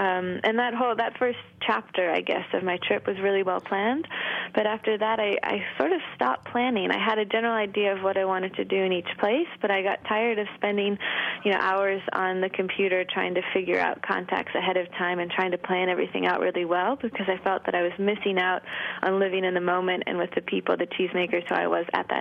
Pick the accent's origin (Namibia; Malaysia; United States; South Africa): United States; Thetford, Vermont; I'm from Thetford, Vermont.